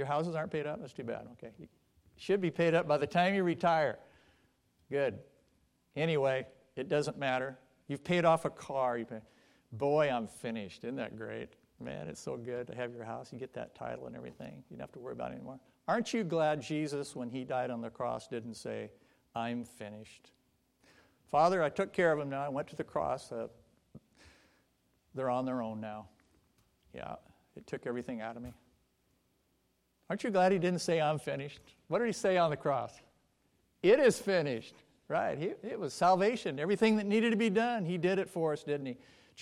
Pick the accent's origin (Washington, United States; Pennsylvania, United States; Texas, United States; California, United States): Washington, United States; Richland; I grew up with Jim in First Baptist Richland. I was one and he was one and a half.